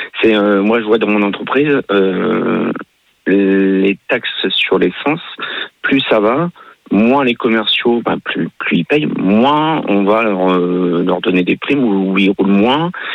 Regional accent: Palavas-les-Flots, Occitanie, France; Moi, j'ai grandi à Palaval, donc c'est une petite station balnéaire.

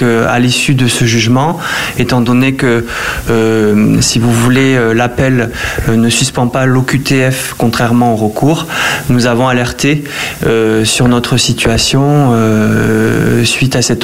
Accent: France; nous, en tant que Français, ma famille

